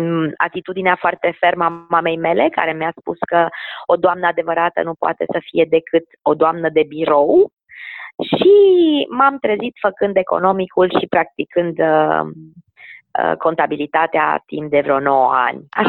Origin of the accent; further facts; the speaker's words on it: Brașov, Brașov County, Romania; pentru că sunt brașoveancă.